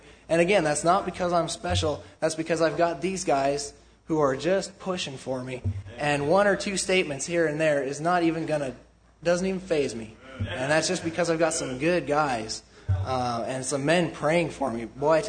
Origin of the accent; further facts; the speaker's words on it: Canada; but I am a Canadian, and I'm proud to be one.